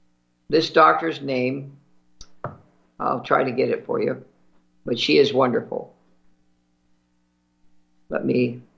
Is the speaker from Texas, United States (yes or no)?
no; Santa Monica, California, United States; 36 years in my hometown.